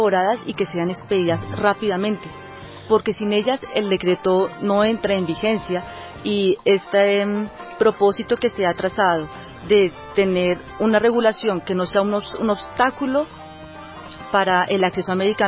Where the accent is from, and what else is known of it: Colombia